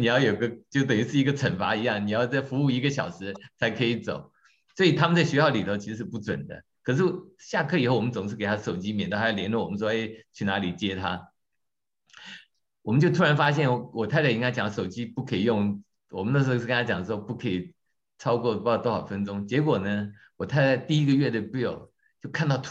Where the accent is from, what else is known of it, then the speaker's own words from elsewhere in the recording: China; 那妈妈就说你这个我们知道我们中国人一定说吃药以前你需要怎么样，